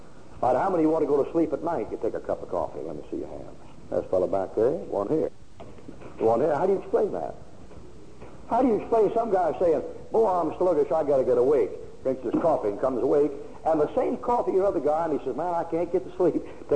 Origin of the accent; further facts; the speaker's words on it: Kansas, United States; moved away as an adult; also born or lived in Delaware / Alabama; I was raised in Kansas. I was born in Delaware and moved to Kansas when I was a year old. Now, when I was in Delaware, in Kansas, I lived there till I was 18. When I was 19, I moved to Alabama.